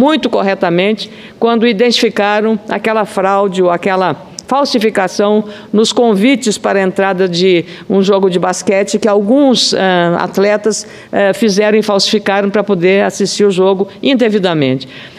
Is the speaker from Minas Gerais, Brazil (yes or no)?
no; Rio Grande do Sul, Brazil; até como gaúcha